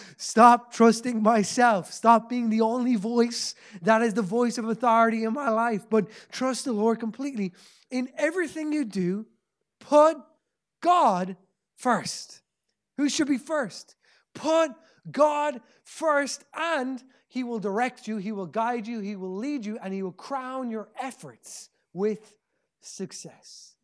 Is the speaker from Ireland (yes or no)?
yes; Leinster, Ireland; now in Dublin, Ireland; I'm originally from Kildare, been living in Dublin now for about 3.5 years